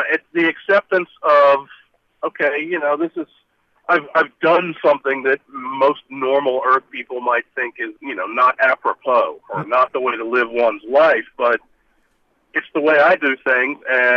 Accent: New York City, New York, United States; also born or lived in Nashville / New Orleans; growing up in New York City and living in Nashville and spending time and living in New Orleans

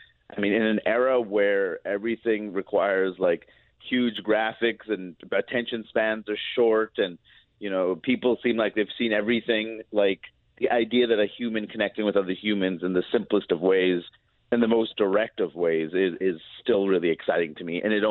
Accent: East Coast, United States; Growing up in the East Coast, I think, tends to, you know, I grew up in a snapping culture

